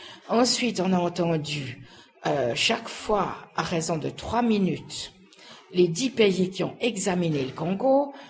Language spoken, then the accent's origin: French; Switzerland; Voilà, alors je viens de Suisse